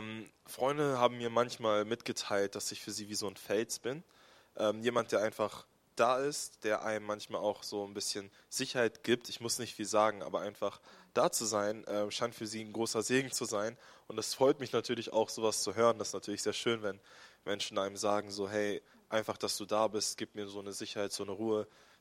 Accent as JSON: {"language": "German", "town": "Sigmaringen", "region": "Baden-Württemberg", "country": "Germany", "tie": "born there", "also_born_or_lived": "Celle", "lives_now": "Hesse, Germany", "said": "genau, ich bin 23 Jahre alt, ich wurde in Sigmaringen geboren, in Baden-Württemberg, bin dann mit meiner Familie irgendwann nach Celle und dann für Studium hier nach Hessen gezogen."}